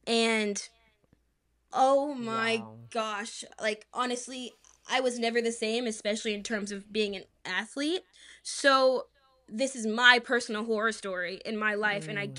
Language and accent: English; Las Vegas, Nevada, United States; Thank you. I'm from Las Vegas, and I am now a freshman at the Howard University.